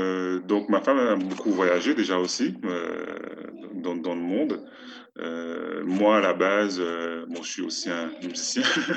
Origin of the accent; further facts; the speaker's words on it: Guadeloupe; now in Portugal; Nous sommes originaires de la Guadeloupe, ma femme et moi.